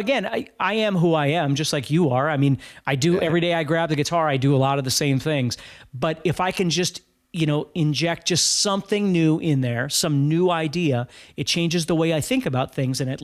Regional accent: Fargo, North Dakota, United States; I'm from Fargo, North Dakota.

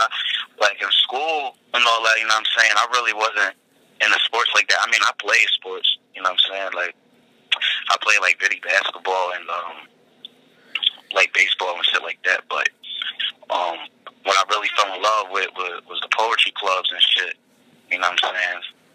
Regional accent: Asbury Park, New Jersey, United States; My childhood, just growing up in Asbury Park, you know, like, that's 1 square mile to be exact.

